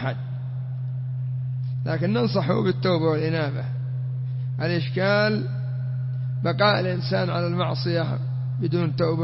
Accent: Yemen; مثل عندنا في اليمن أسس حزب الحوثيين طائش

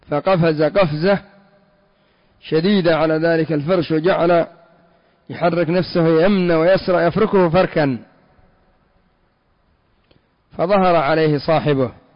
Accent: Yemen; وإلى عهد قريب، لا سيما عندنا في اليمن، إلى عهد قريب بعض المناطق إلى الآن

